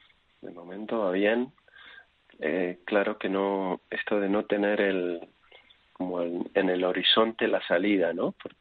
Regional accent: Buenos Aires, Argentina; Y yo vivía en Buenos Aires, soy de Buenos Aires

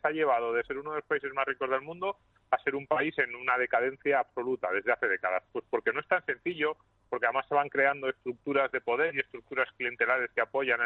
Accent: Catalonia, Spain; ni yo como ciudadano catalán

